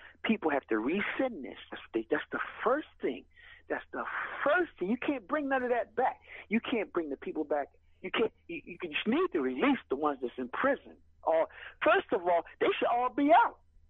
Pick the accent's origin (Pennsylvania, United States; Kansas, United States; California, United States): Pennsylvania, United States; Philadelphia; I'm from South Philadelphia and West Philadelphia all my life.